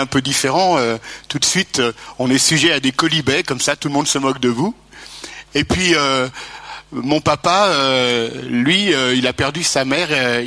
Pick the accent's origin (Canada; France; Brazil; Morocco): France; Lyon, Auvergne-Rhône-Alpes; 13 juillet à Lyon. J'ai été baptisé dans une église, l'église Sainte-Croix de Lyon. J'avais un mois. Et puis, et j'ai grandi dans une rue. D'ailleurs, je suis né à l'Hôtel Dieu.